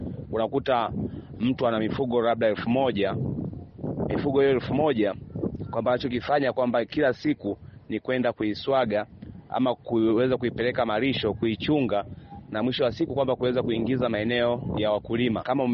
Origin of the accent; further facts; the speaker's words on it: Iringa, Tanzania; natokea mkoani Iringa.